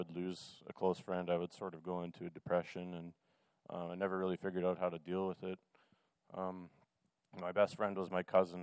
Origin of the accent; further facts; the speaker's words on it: Steinbach, Manitoba, Canada; born there; I'm 29 years old. I was born in Steinbach, Manitoba. I became a Christian at a very young age. I grew up in the church.